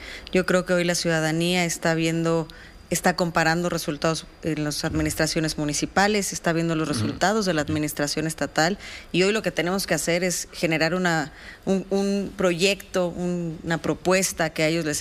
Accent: State of Mexico, Mexico; esta vez somos los priistas mexiquenses los que vamos a construir.

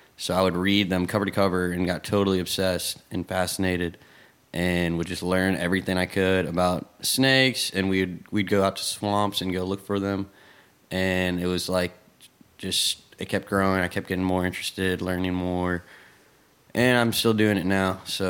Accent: Richmond, United States; I'm from Richmond. I was born here in the city, and my parents still live in the same house that I lived in my whole life.

